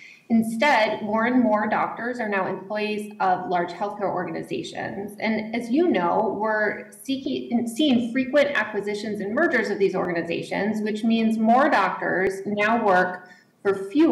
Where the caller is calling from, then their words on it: Minneapolis, Minnesota, United States; I'm testifying today from Minneapolis. I am a primary care doctor in Minnesota